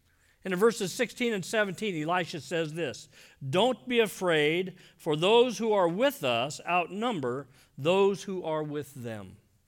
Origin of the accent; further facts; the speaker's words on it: Iowa, United States; We put in the Des Moines River at Des Moines. I was raised in Iowa.